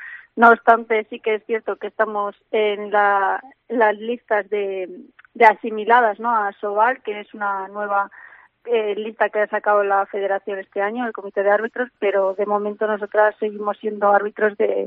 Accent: Galicia, Spain; now in Valencia, Spain; tanto me siento gallega como me siento agradecida de los valencianos de cómo me ha acogido y cómo me trata a día de hoy.

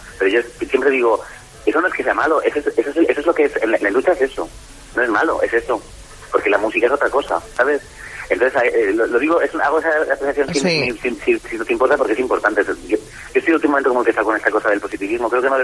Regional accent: Madrid, Community of Madrid, Spain; tenía miles de fans persiguiéndome por la calle, casi digamos, en mi pueblo, Madrid.

